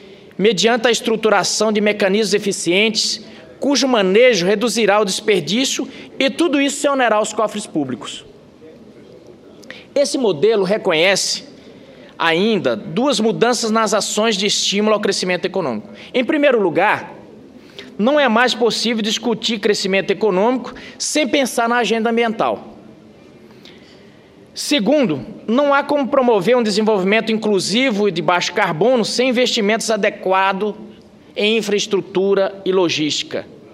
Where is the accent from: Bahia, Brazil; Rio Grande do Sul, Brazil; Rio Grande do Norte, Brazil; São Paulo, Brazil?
Rio Grande do Norte, Brazil; Caicó; born there; Paraíba é vizinha do Rio Grande do Norte, dali, vizinha de Caicó, de onde eu nasci.